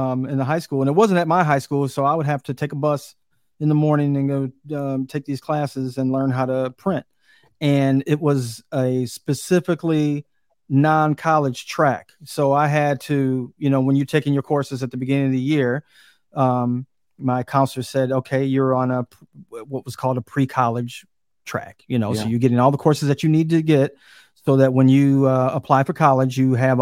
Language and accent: English; Michigan, United States; And I grew up in Michigan, you know, I grew up in a place where it was industrial and a lot of people had vocations.